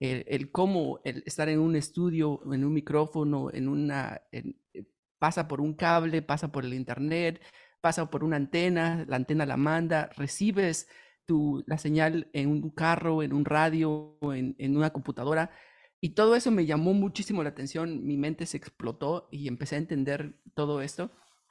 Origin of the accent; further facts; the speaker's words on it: Oaxaca, Mexico; moved away as an adult; now in United States; Soy originario de México, de la ciudad de Oaxaca, México. Tengo solamente 8 años y medio viviendo en los Estados Unidos. Vine aquí por cuestiones de estudiar. Vine a estudiar y me quedé por ya 8 años y medio.